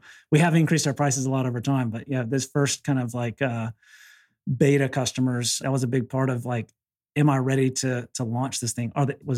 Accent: the South, United States; I'm from the South, like everybody here is super nice.

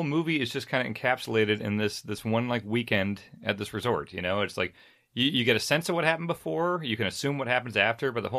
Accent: Kansas, United States; I'm from Kansas, where mega churches are very prominent, massive buildings

